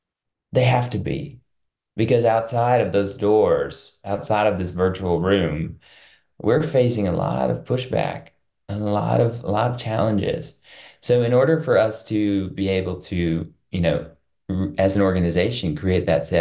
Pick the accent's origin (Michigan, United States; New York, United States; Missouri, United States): Missouri, United States; I come from Missouri and I was not accepted there.